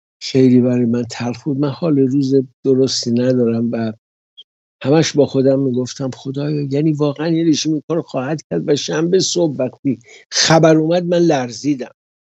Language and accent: Persian; Iran; now in London, United Kingdom; خجالت کشتم یکی بفهمه ایرانیه، منم ایرانیم